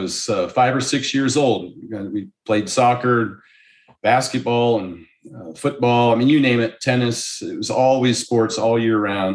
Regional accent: Oregon, United States; also born or lived in Seattle; now in Las Vegas, United States; Nope. Born and raised in Oregon, went to the University of Oregon, spent 20 years in Seattle, and that's what made me run to the sun.

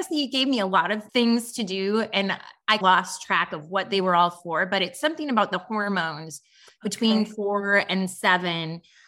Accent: Chicago, Illinois, United States; I'm from Chicago area.

